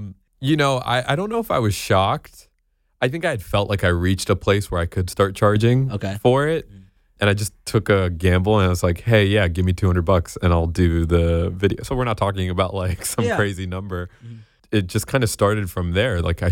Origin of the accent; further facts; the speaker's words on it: Florida, United States; now in Los Angeles, United States; A couple FL boys.